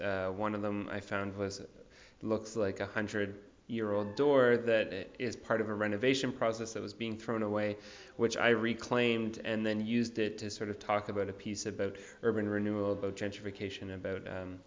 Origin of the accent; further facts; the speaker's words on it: Toronto, Ontario, Canada; now in New York, United States; I'm originally from Canada, Toronto, Canada, but I'm living in New York right now for about 5 years. And I'm in Berlin for this amazing Urban Nation residency program.